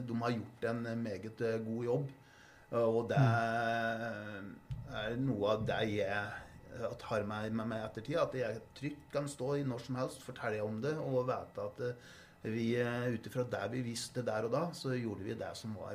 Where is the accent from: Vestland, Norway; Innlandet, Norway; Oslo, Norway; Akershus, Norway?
Innlandet, Norway; Trevann; Ja, jeg vokste opp på Trevann, så det var rolige forhold der.